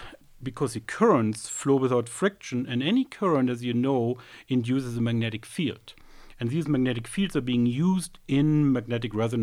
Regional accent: East Germany, Germany; English is a second language; now in United States; I'm originally from East Germany, where mathematics Olympiads were very popular and I participated.

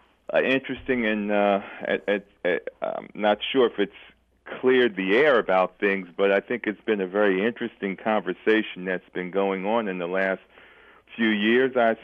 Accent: St. Louis, Missouri, United States; As you know, I am from St. Louis, I live only about 5 or 6 miles from Ferguson

